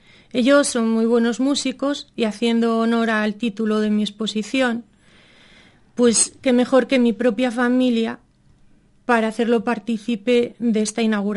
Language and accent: Spanish; Neda, Galicia, Spain; born there; Neda es la tierra de mis padres, es la tierra de mis hermanos, es donde yo nací